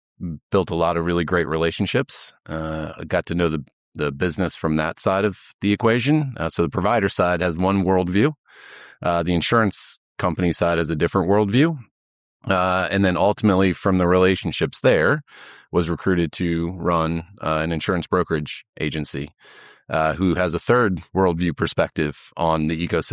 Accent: California, United States; born there; I was born in California. And I moved several times with them

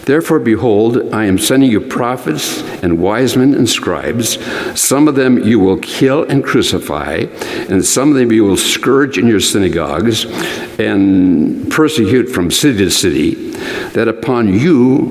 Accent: Minnesota, United States; Now, some of us grew up in northern climes. I grew up in Minnesota. The nights were interminable.

